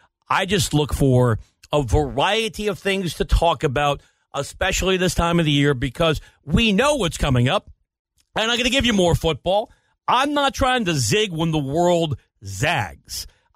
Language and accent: English; New York, United States; now in Southern California, United States; because I'm here in Southern California and I grew up in New York where the Yankees always spent hundreds of millions of dollars